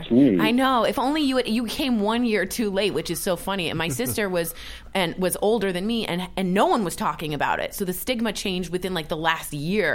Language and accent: English; East Coast, United States; And I'm from the East Coast.